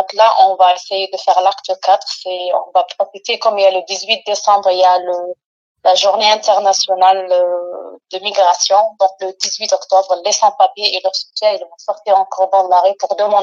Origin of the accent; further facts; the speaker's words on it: Paris, Île-de-France, France; Non, je suis de Paris.